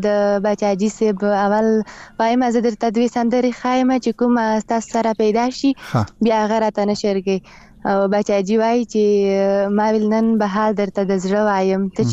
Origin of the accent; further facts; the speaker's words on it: Khyber Pakhtunkhwa, Pakistan; زه خپیرې له وزیرستان نه یم.